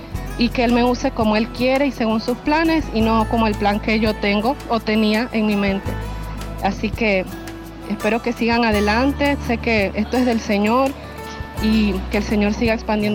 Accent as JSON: {"language": "Spanish", "country": "Panama", "said": "soy de Panamá."}